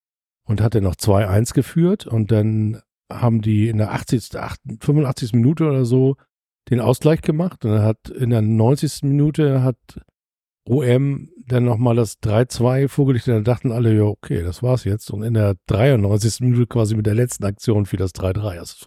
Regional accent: Hamburg, Germany; Leute, ich komme zwar aus St. Pauli

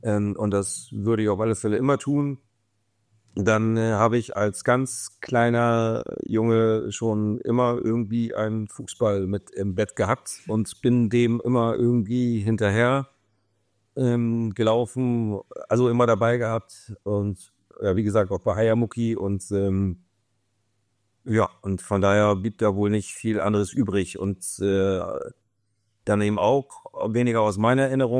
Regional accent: Bremen, Germany; Und dann lag als Bremer dann auch zwangsläufig und sowieso Werder Bremen sehr, sehr nah.

